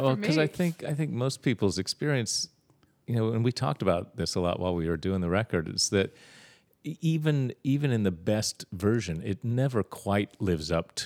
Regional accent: Huntington, West Virginia, United States; I mean, I grew up in West Virginia, in Huntington, West Virginia

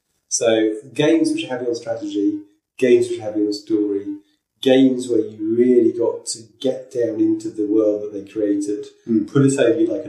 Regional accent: Oxford, South East England, United Kingdom; also born or lived in Germany; I grew up in Oxford. I was born in Germany, and I've lived all over the world.

